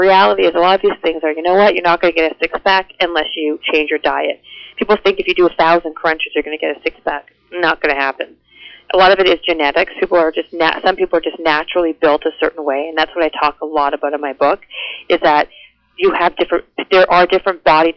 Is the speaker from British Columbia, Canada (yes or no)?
no; Winnipeg, Manitoba, Canada; also born or lived in Toronto / Los Angeles; I grew up in Winnipeg, moved to Toronto for many years, then moved to Los Angeles for about 10 years, then moved back to Toronto.